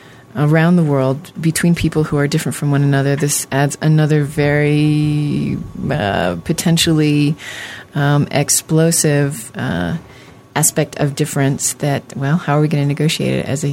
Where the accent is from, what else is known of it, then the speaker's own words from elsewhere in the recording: United States; For me, it was, as an American who expects to live a very long time, there was something incredibly true and humbling